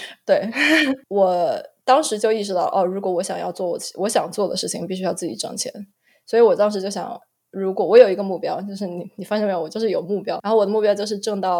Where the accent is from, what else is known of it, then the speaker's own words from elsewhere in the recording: Hubei, China; 农村，我是在农村出生的，然后在农村长大的。我是大概2年级的上学期和下学期之间搬到城里面去的